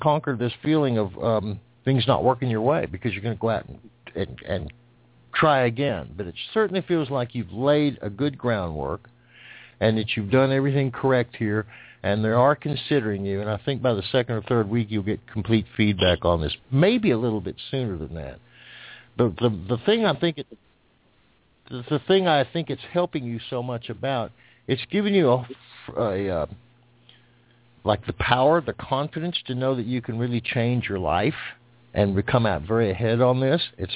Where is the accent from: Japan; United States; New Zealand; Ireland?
United States; Plainfield, New Jersey; born there; Hey, I was born in Plainfield, New Jersey. That was a while ago.